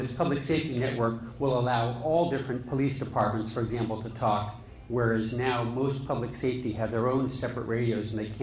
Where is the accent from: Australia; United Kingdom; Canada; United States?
United States; Boston, Massachusetts; The good news is I'm from Boston, but I don't have a Boston accent.